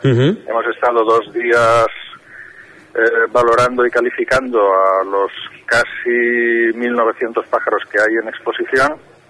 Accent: Valencia, Valencian Community, Spain; Yo mismo soy de Valencia

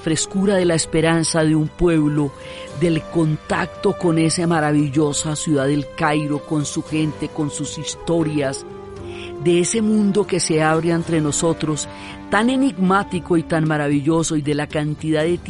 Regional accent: Bogotá, Colombia; y lo digo como bogotana

